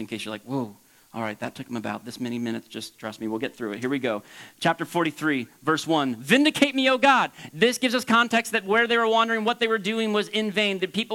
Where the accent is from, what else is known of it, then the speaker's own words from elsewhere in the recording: Florida, United States; I grew up in Florida, and when hurricanes would come, it was especially fun to go to the beach because the waves were huge and dangerous.